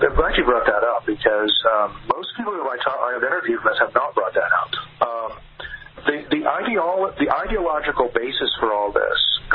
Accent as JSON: {"language": "English", "region": "Texas", "country": "United States", "tie": "born or raised there", "said": "I grew up here in Texas, so before I could shoot and hunt, when I was a young boy, I used to use an Apache throwing stick"}